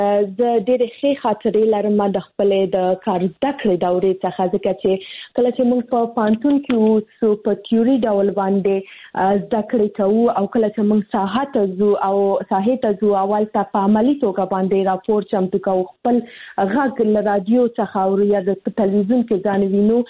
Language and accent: Pashto; Kabul, Afghanistan; زه خو د کابل کې زیږیدلی یم، د کابل ولایت څخه یم، او خپل زده کړې مې هم د کابل پوهنتون ژورنالیزم پوهنځي کې پای ته رسولې دي.